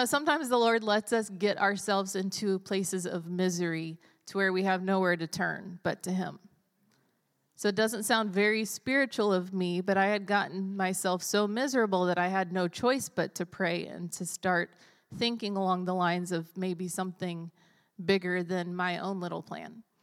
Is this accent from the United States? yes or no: yes; Greensboro, United States; I'm from Greensboro, born and raised, and obviously pastor's kid, grew up in the church my whole life, homeschooled my whole life